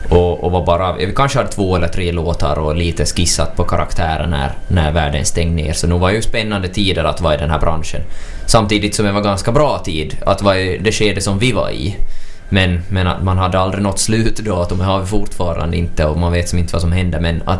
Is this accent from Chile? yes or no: no; Ostrobothnia, Finland; som österbottning och jag tror som lite hela svensk Finland lider av det här